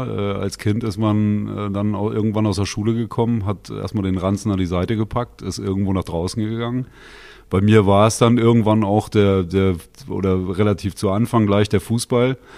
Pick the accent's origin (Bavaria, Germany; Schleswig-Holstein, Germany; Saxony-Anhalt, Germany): Schleswig-Holstein, Germany; Mölln; bin ich gebürtiger Schleswig-Holsteiner, bin 19 Jahre lang in Mölln groß geworden